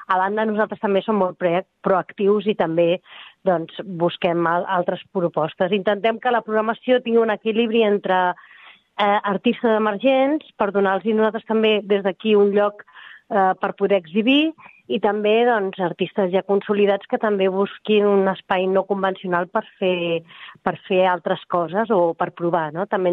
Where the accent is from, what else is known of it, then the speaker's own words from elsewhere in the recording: Sabadell, Catalonia, Spain; com a sabadellenca